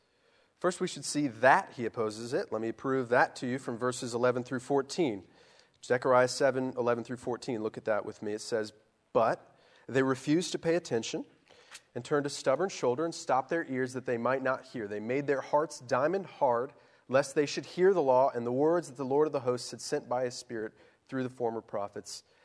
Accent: Plano, Texas, United States; I grew up in Plano, Texas, just north of Dallas, and there were tornadoes every spring, just like hundreds of them.

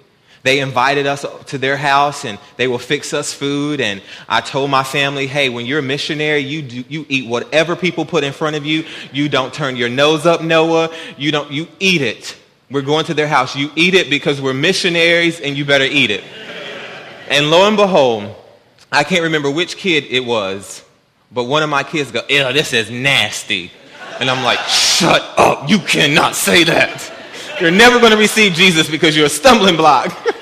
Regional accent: North Carolina, United States; About a year ago, my wife and I, we moved into West Cary, and we're from North Carolina, but we moved away 2 years ago to Virginia, and then we moved back for this new job last summer.

